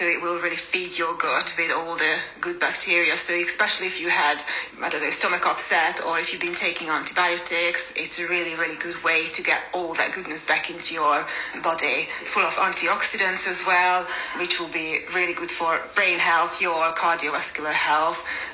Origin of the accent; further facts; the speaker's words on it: Hungary; I grew up in Hungary, and I remember my mum buying this kefir